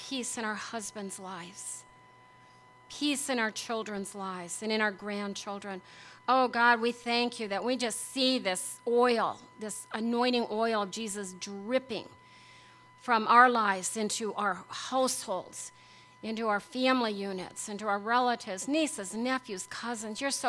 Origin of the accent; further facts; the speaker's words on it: Pierce, South Dakota, United States; And I grew up in Pierce, South Dakota. I have a twin brother.